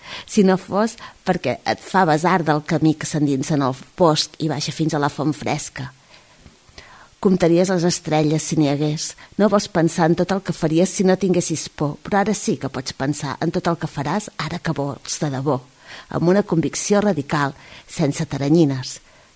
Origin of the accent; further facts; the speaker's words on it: Martorell, Catalonia, Spain; Tornant al principi, al meu barri natal de Martorell hi havia una acadèmia de dansa.